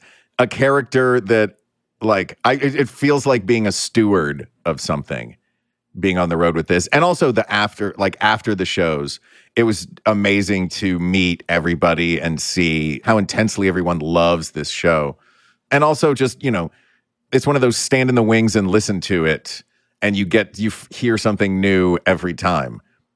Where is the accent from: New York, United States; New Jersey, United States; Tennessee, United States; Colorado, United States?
Tennessee, United States; Knoxville; Cecil and I grew up in Knoxville, Tennessee together.